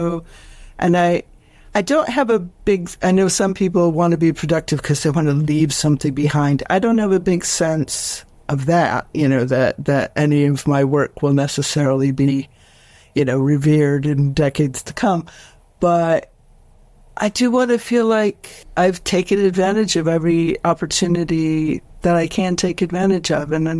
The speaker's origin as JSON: {"language": "English", "country": "United States", "lives_now": "United Kingdom", "said": "when I track my time, when I talk about organizing things and getting things done, that marks me as very American in the circles I travel in around here."}